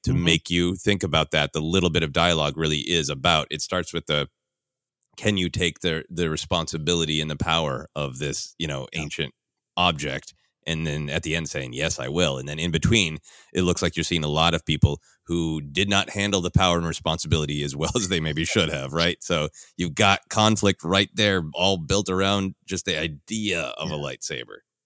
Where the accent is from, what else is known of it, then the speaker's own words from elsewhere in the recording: Minnesota, United States; I'm from Minnesota. I didn't go ice fishing, but I'm used to that image of that sort of frozen lake.